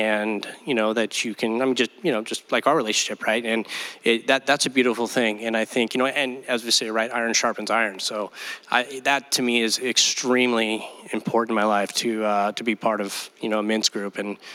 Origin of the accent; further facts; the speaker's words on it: Los Osos, California, United States; growing up in Los Osos, you know, and surfing